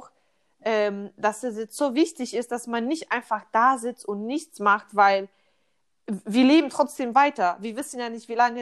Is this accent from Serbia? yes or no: no; Poland; also born or lived in United States; ich als Kind in Polen aufgewachsen, wir hatten nicht groß irgendwie die Möglichkeit, Sport zu machen